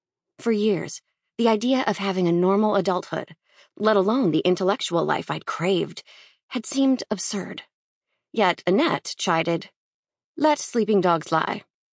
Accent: Minnesota, United States; When I was growing up in Minnesota, my mom was the smartest person I knew, besides a few doctors.

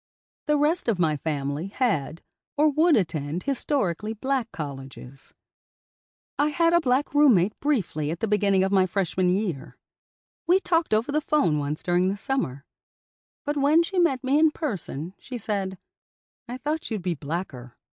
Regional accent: Michigan, United States; also born or lived in Kansas / Japan; I was born in Kansas to Air Force parents, and soon thereafter, we relocated to Japan for a couple of years before spending 5 glorious, harsh winters in Michigan. My family was one of a handful of black families in each of these locations.

